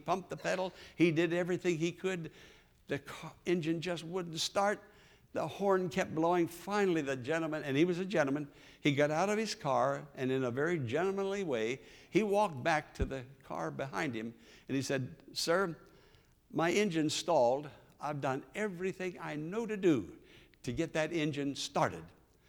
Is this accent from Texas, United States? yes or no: no; Pennsylvania, United States; I'm from Western Pennsylvania, as you know, hill country.